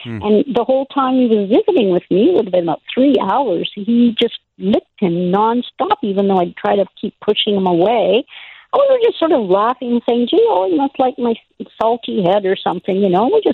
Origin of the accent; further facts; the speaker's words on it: India; now in Canada; So then I started the process at when we came to Canada from India.